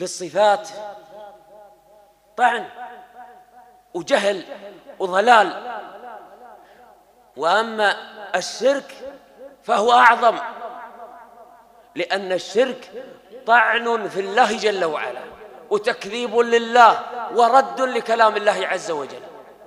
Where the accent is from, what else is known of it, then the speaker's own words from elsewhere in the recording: Kuwait; هؤلاء كانوا أقول يشار إليهم بالبنان حتى عندنا في الكويت